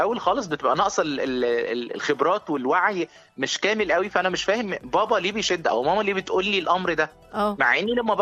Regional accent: Egypt; رمانة الميزان بلغتنا كده كمصريين

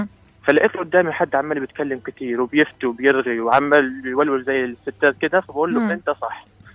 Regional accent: Palestine; لا انا فلسطيني

